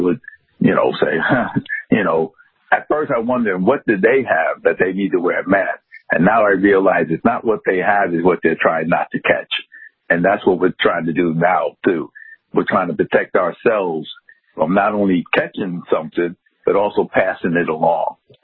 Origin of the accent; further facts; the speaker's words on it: New York City, New York, United States; not like New York City where I grew up at. I'm originally from New York, and I have family in New York and upstate New York.